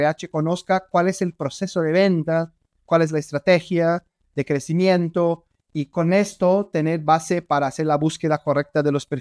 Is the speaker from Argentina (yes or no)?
no; Brazil; Para mí, como brasileño, Ayrton Senna es la persona que me encantaría cenar con él